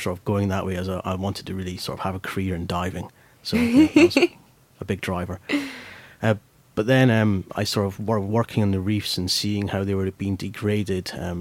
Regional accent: Scotland, United Kingdom; I'm Scottish.

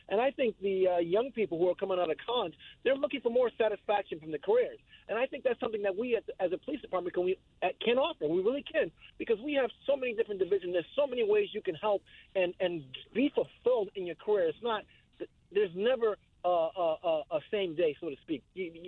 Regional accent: Hartford, Connecticut, United States; I love Connecticut. This is my home state. Hartford is my hometown.

